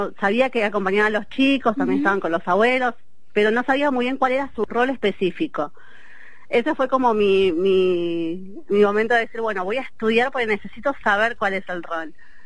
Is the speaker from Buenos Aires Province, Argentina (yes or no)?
yes; Mar del Plata, Buenos Aires Province, Argentina; Y mira, en nuestro caso acá, yo soy de Mar del Plata